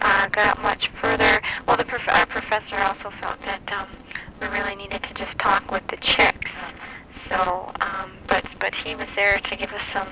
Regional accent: Kenosha, Wisconsin, United States; Yeah. I'm actually from Kenosha.

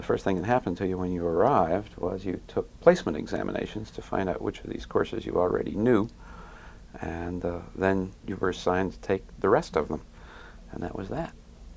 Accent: California, United States; also born or lived in East Texas; My father and mother owned newspapers in East Texas, and we moved from East Texas shortly after my father died in the late 1930s to California. I was an only child, and so I grew up as a only child in a female-headed household

